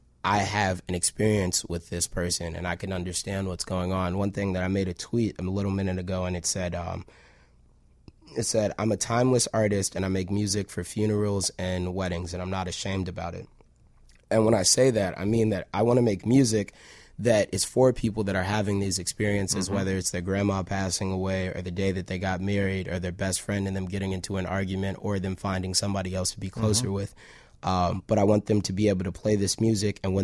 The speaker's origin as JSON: {"language": "English", "town": "Chicago", "region": "Illinois", "country": "United States", "tie": "born or raised there", "said": "I think it really just comes from being a Chicago kid. You know, growing up in Chicago, a lot of people always talk about the violence, but there's so much more to Chicago."}